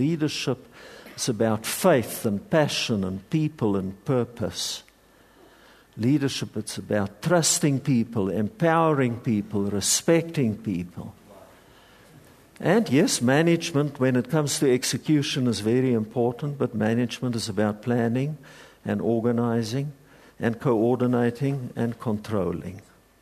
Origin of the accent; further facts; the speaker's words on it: Bultfontein, Free State, South Africa; So I grew up in the Free State Platteland in a little dorp called Bultfontein.